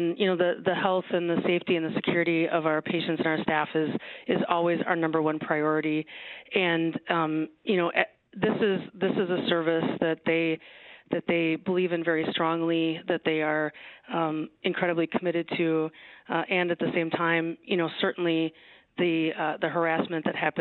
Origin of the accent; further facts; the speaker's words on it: Wisconsin, United States; I'm from Wisconsin, Wisconsinites often love Wisconsin, right?